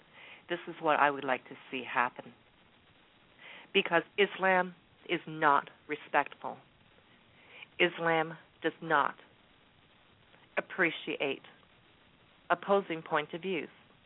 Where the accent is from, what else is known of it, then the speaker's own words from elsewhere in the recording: Canada; I may be in Canada, and I'm very proud of being a Canadian. I love Canada.